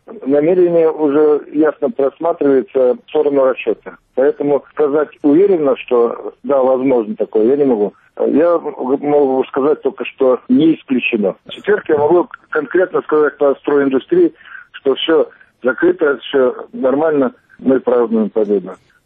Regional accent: Troitsk, Chelyabinsk Oblast, Russia; Я из Челябинской области, город Троицк, на границе с Казахстаном.

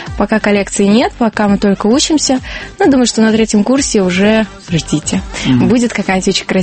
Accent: Kazan, Tatarstan, Russia; Мин Татарстан бик яратам. Мин Казан кызы. I'm from Kazan. I like Kazan. I like Татарстан. I'm from Russia.

